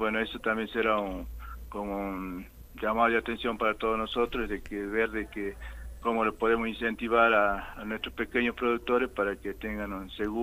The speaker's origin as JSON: {"language": "Spanish", "town": "Cachi", "region": "Salta", "country": "Argentina", "said": "nosotros los cacheños, yo especialmente como intendente"}